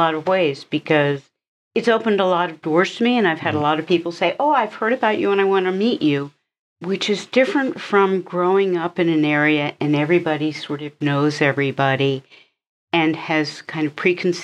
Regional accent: Maryland, United States; I grew up in Maryland, but my dad's first company, and it was actually a company his dad had started, it set up its manufacturing in York.

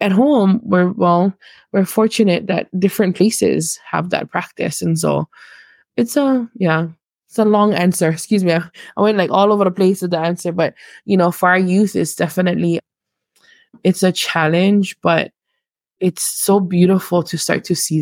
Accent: Hawaii, United States; It's because I'm from Hawaii. I'm from Hawaii.

